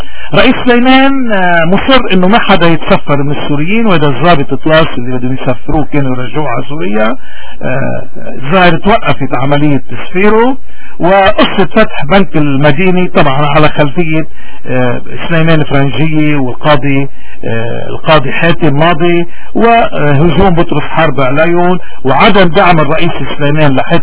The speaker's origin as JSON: {"language": "Arabic", "country": "Lebanon", "said": "كتير بدنا نكون منتبهين كلبنانيين"}